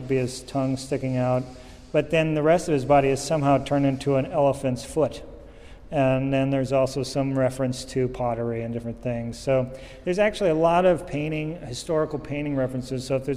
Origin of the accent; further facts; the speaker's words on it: Montana, United States; I grew up in Montana, and there was the Blackfeet there.